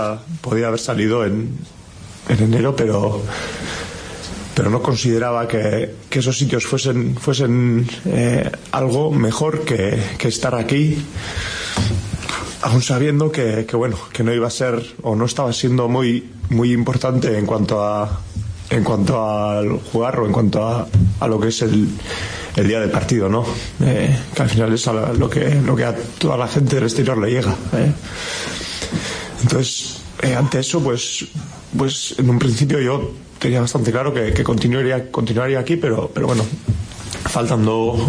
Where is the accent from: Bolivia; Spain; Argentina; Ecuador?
Spain; Basque Country; born there; Sí que es verdad que nací en Vizcaya